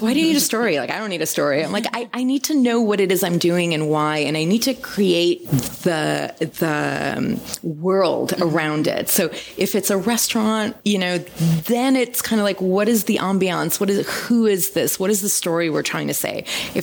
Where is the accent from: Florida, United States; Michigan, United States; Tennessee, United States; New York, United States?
Michigan, United States; I grew up in Michigan, Detroit area, and there was all these county fairs the way they have in the Midwest.